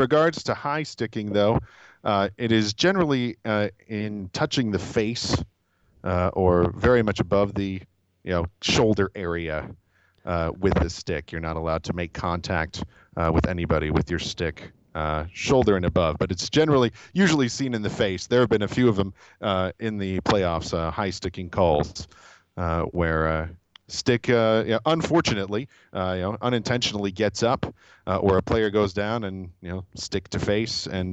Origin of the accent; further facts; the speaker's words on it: Tacoma, Washington, United States; I'm an unlikely hockey fan in that I was born and raised in Tacoma